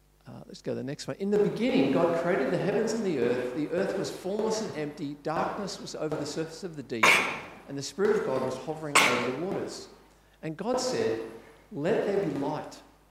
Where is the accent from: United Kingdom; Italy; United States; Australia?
Australia; Katoomba, New South Wales; I grew up in Katoomba